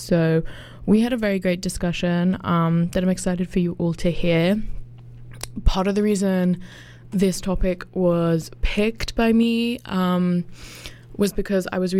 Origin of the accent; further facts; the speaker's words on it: England, United Kingdom; As a lot of you know, I'm from England, back in the UK.